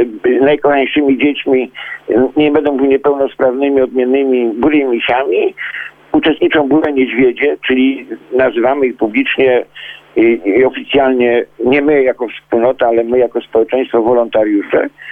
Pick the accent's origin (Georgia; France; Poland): Poland; Kościerzyna, Pomeranian Voivodeship; bo ja pochodzę z Kościerzyny, więc z Kościerzyny, więc trudno gdzie indziej zaprosić przyjaciół, jak nie do pięknych Kaszub.